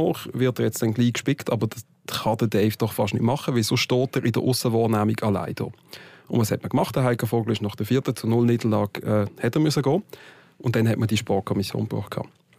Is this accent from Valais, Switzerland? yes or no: no; Basel, Basel-Stadt, Switzerland; Köln ist durchaus ein Verein, jetzt als Basler, auch Rheinstadt, Karnevalstadt, sympathischer Verein.